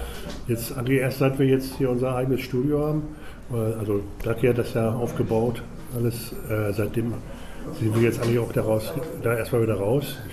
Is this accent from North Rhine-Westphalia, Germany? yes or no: yes; Herne, North Rhine-Westphalia, Germany